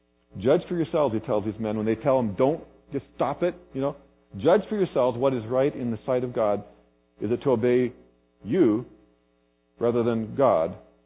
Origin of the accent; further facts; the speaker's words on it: Kansas, United States; partly because I'm from Kansas and I've never seen, like, I'm not used to it yet